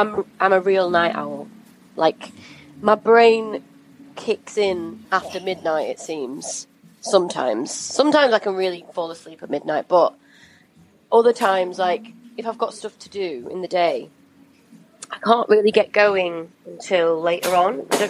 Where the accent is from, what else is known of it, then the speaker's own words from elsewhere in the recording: Doncaster, Yorkshire and the Humber, United Kingdom; now in London, United Kingdom; I'm from Doncaster. I've lived in London about 8 years now. … for my artist stuff.